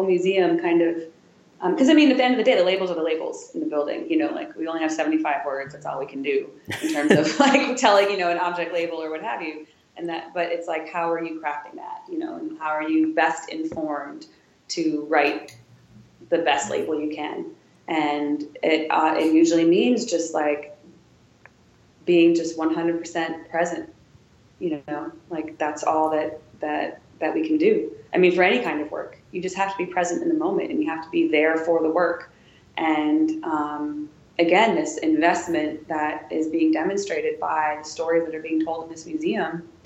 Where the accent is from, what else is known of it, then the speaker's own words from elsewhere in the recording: Wisconsin, United States; now in Washington, United States; you know, I'm from Wisconsin. I've been growing up in Wisconsin.